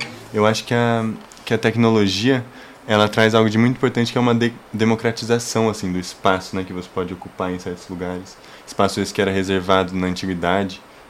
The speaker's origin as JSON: {"language": "Portuguese", "town": "Botucatu", "region": "São Paulo", "country": "Brazil", "said": "eu sou de Botucatu."}